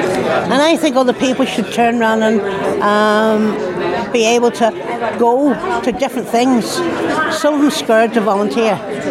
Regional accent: Carrickfergus, Northern Ireland, United Kingdom; Now, I come from Carrick, which is a long way.

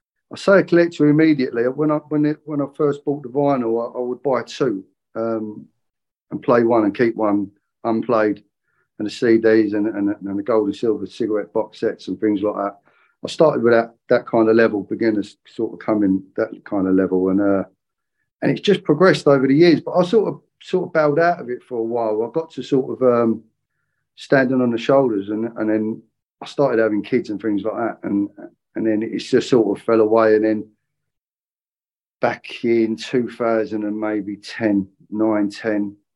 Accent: London, United Kingdom; Oh, South London.

